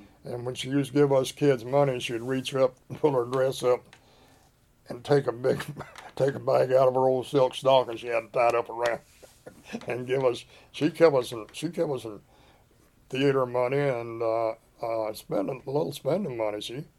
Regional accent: Whitesburg, Kentucky, United States; You're talking about growing up in Kentucky there when we were young, real young, 8, 10, 12, 15, 16. My dad was barbering and as a county seat in Whitesburg of Letcher County.

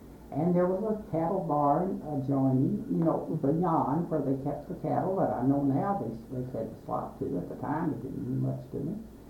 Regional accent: Kentucky, United States; born there; Well, I was born in Nelson County early times, which was just a little settlement with a store and a distillery and a post office.

